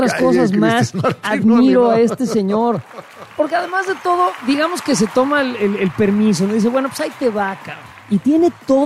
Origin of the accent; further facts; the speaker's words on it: Mexico; born there; Soy mexicano, nací en México.